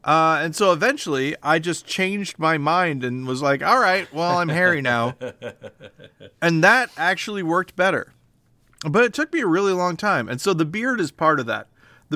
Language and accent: English; the South, United States; I'm a Southerner and I always say sir and ma'am, and I don't know what to use.